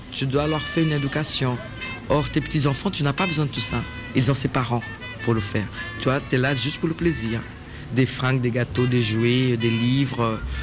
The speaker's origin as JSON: {"language": "French", "country": "Brazil", "second_language": "French", "said": "Je suis brésilienne"}